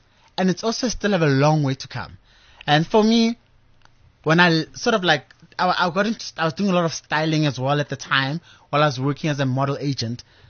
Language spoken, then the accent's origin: English; South Africa; As a South African fashion designer … when he's making his clothes, he has to observe the South African labor laws